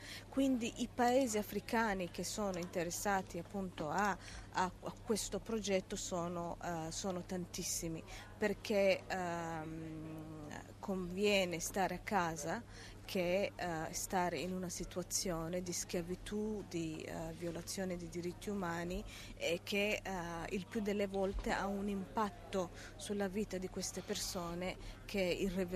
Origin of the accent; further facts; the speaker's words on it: Turin, Piedmont, Italy; da italiana, perché sono cresciuta a Torino